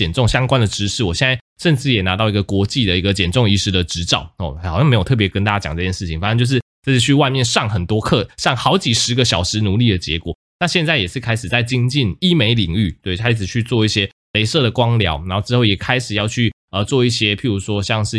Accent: Taiwan; 那当然嘴破我们台湾人都说是火气大

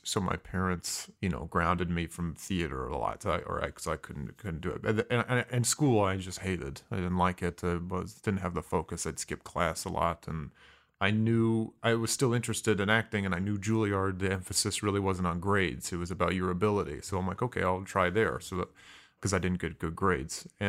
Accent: Mishawaka, Indiana, United States; also born or lived in Fontana, United States / San Diego, United States; I was born in Fontana, California, and immediately moved to San Diego, lived there till I was seven, but was raised in a small town in Indiana called Mishawaka

